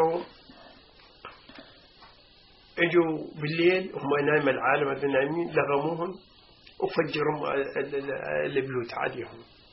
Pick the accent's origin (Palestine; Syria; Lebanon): Palestine; واحنا فلسطينيين.